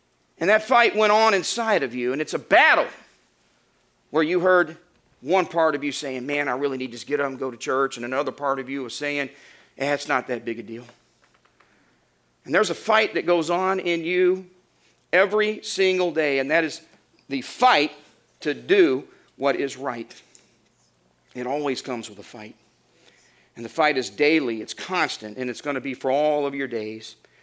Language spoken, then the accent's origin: English; Florida, United States; I'm from Florida. We regularly saw people trying to flee the communists of Cuba, risking their entire family's life in little makeshift tubs